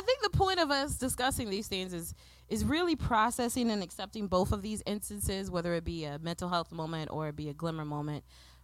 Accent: Chicago, Illinois, United States; now in Houston, United States; So I'm from Chicago and I'm here in Houston, and there's a restaurant that sells Italian beef.

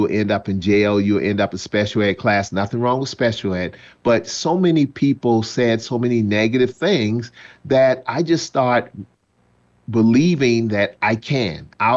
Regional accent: South Carolina, United States; You know, I grew up in South Carolina in the early 60s. So the dirt roads of South Carolina and the grandma's porches.

